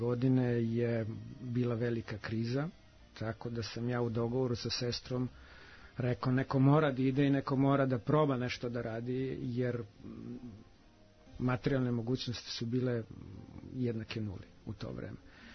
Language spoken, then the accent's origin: Serbian; Kragujevac, Šumadija, Serbia; Ja ga volim ne samo zato što je moj rodni grad